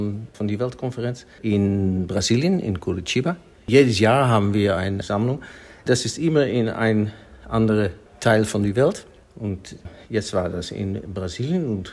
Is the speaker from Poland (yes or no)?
no; Netherlands; German is a second language; Ich komme von den Niederlanden. Ich lebe dort mit meiner Frau und drei Kindern.